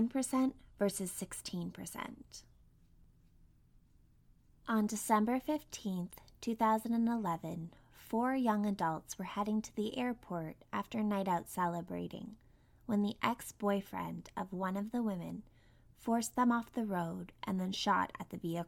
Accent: Alberta, Canada; born there; I was born in Alberta

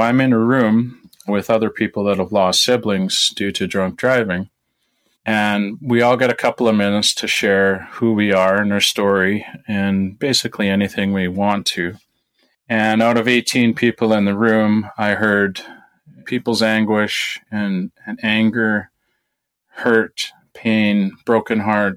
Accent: Saskatchewan, Canada; I grew up in Saskatchewan on a family farm, and my brother and I, growing up through the years, right from 7, 8 years old all the way up till we were done high school, we helped out on the farm.

